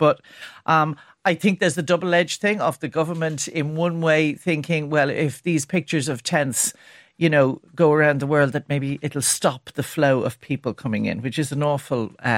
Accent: Dún Laoghaire, Leinster, Ireland; I was in Dún Laoghaire, my hometown, last night

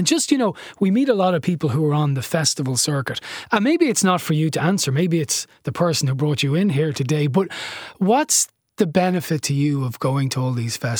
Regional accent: Ireland; Maybe that's because I'm Irish, but it's a really creepy watch.

